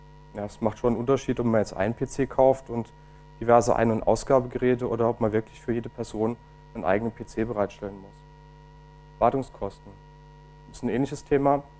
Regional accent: Zweibrücken, Rhineland-Palatinate, Germany; Ich komme aus Zweibrücken, bin dort an der Fachhochschule Kaiserslautern

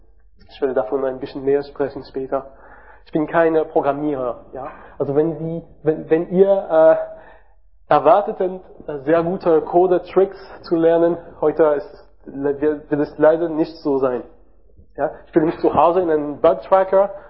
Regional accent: France; German is a second language; Ich bin Franzose, wie ihr hören könnt

